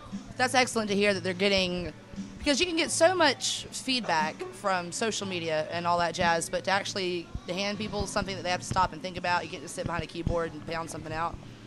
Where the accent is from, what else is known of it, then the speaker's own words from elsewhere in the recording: Birmingham, Alabama, United States; I grew up in Birmingham.